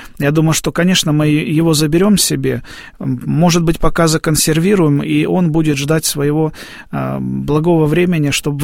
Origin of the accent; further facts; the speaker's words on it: Far East, Russia; born there; Мои корни уходят вглубь Руси, можно так сказать. Да, мама из Сибири была родом. Там отец был в Тульской области, сам я родился на Дальнем Востоке.